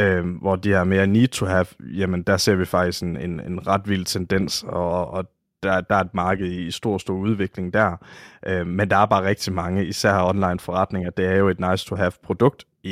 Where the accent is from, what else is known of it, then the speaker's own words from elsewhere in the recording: Oksbøl, Region of Southern Denmark, Denmark; da jeg kommer fra Varde omegn, en lille by, der hedder Oksbøl.